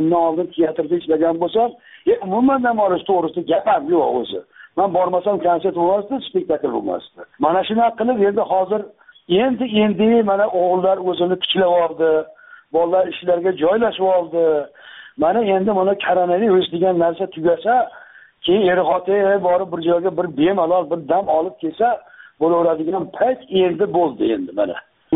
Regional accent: Akhsikent, Namangan Region, Uzbekistan; born there; O'sha men tug'ilgan joy yangi Axsi deyilgan, eski Axsi

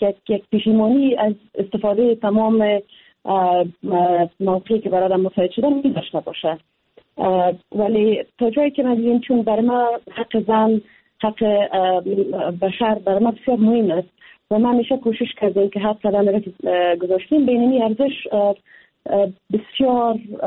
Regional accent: Afghanistan; من افغانستان مرا ساخته، با وجود از اینکه مشکلات داره، اما من یک افغان هستم

